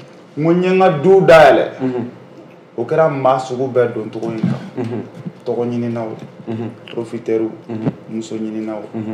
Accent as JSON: {"language": "French", "country": "Mali", "said": "Même moi, je suis malien"}